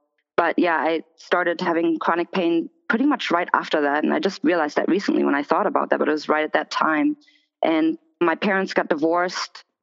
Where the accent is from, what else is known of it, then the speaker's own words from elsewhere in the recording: Germany; I was born and raised in Germany, actually, and my father opened up pretty much a drug rehab, but it was a Christian ministry, and it was for heroin addicts.